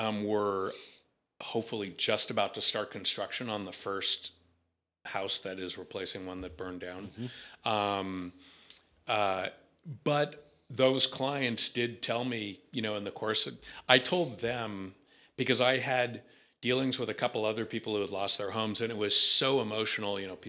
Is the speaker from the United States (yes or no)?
yes; Los Angeles, California, United States; I grew up in Los Angeles, and I did not like it when I was growing up. I grew up in Studio City in the Valley, and it was very suburban.